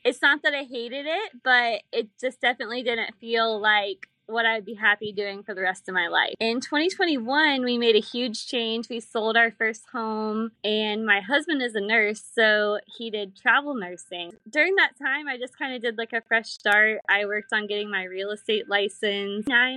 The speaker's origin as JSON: {"language": "English", "town": "Tallahassee", "region": "Florida", "country": "United States", "tie": "born or raised there", "said": "So I was born and raised in Tallahassee."}